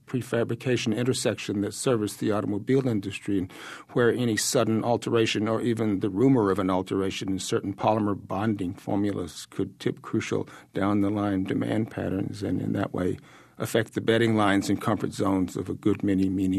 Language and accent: English; Mississippi, United States; Well, I grew up in Mississippi of Depression era, I suppose you'd say, parents